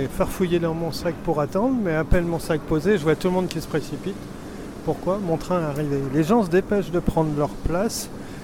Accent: Nouvelle-Aquitaine, France; Quand on vient de Corrèze, les changements de station, c'est un autre univers quand même.

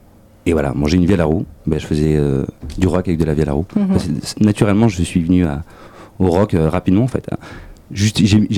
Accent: Nouvelle-Aquitaine, France; J'ai essayé de bouger un peu ailleurs, bah, pas loin, hein, à Limoges. Et bah, voilà, bah, en fait, non, j'ai décidé de revenir, je me sentais mieux ici, en Corrèze.

